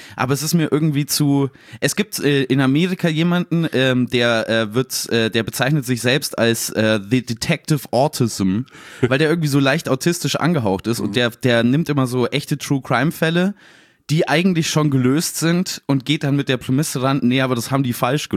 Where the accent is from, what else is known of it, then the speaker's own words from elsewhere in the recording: Bavaria, Germany; accent: Bavarian; Ja, ich kann Bayerisch sprechen, aber nur so verwaschenes, komisches, halb schwäbisches Bayerisch, weil ich so in der Grauzone zwischen München und Augsburg aufgewachsen bin.